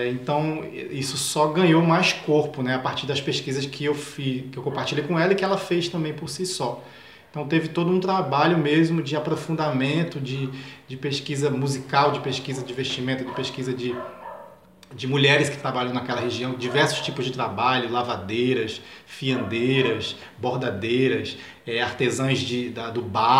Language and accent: Portuguese; Pernambuco, Brazil; now in Rio de Janeiro, Brazil; quis sair da minha terra, do interior de Pernambuco, para morar no Rio de Janeiro